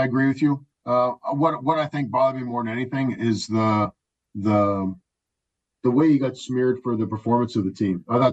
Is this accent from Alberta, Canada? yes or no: no; Vancouver, British Columbia, Canada; Going to Vancouver, my hometown